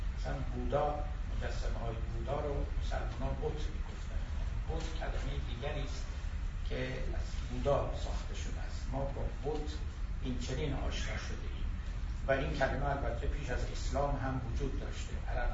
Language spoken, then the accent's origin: Persian; Iran; وقتی میدیدن و میدانستن که ما ایرانی هستیم